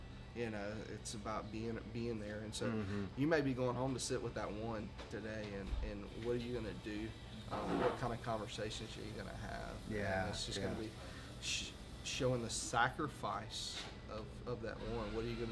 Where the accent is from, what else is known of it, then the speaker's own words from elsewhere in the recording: Myrtle Beach, South Carolina, United States; now in Charlotte, United States; We grew up down here in Myrtle Beach, and now we're in downtown Charlotte.